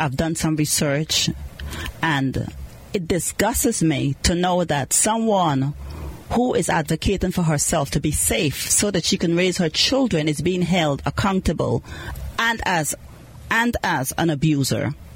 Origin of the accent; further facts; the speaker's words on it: Guyana; I grew up in Guyana, South America